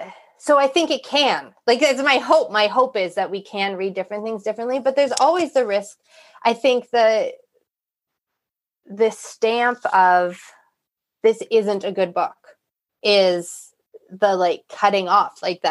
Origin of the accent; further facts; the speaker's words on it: Canada; oh, this isn't just about me reading as a Canadian in a Canadian context about someone who's had an experience of being Canadian different than mine.